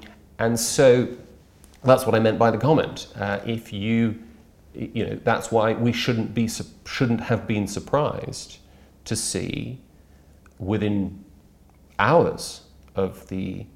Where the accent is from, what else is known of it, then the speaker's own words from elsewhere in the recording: Brussels, Brussels-Capital Region, Belgium; I've been a Brexiteer since I was 13. I grew up in Brussels.